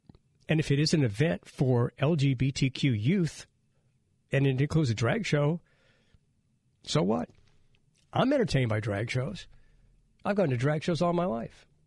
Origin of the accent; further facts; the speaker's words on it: New Orleans, Louisiana, United States; I grew up in New Orleans. I mean, we saw drag queens when we were kids.